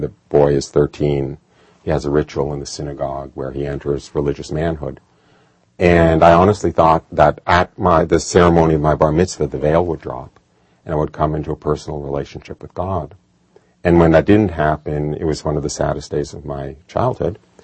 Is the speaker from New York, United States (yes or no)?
yes; New York, United States; I grew up outside of New York City.